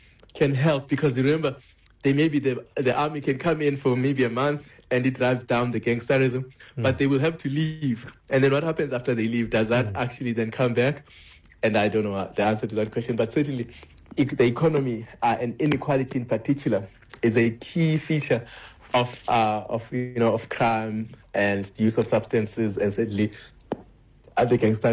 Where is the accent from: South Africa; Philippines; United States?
South Africa; Western Cape; I mean, I grew up in the Western Cape